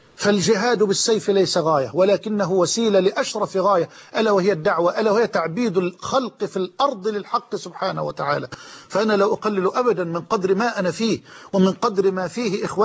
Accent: Egypt; وأسأل الله سبحانه وتعالى أن يجعل بلدنا مصر أمنا أمانا

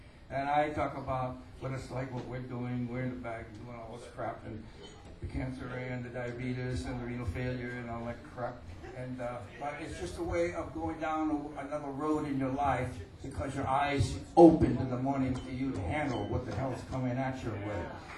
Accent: Boston, Massachusetts, United States; And I'm from Boston, so excuse me from my lingo, but I'm from Boston.

